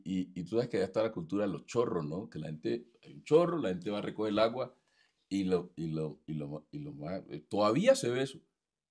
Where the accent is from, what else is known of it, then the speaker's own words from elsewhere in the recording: Andagoya, Chocó, Colombia; vine de vacaciones, ya estaba haciendo el doctorado y llegué a Andagoya, mi pueblito.